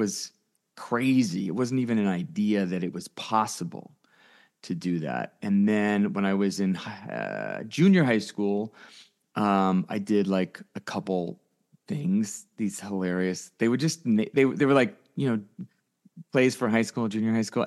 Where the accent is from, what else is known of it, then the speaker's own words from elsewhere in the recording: Alexandria, Virginia, United States; also born or lived in Elmira, New York; I was born in a small town called Elmira, New York. It's like an hour from Ithaca. And when I was five, we moved to Virginia, Alexandria, Virginia. And I moved around a lot as a kid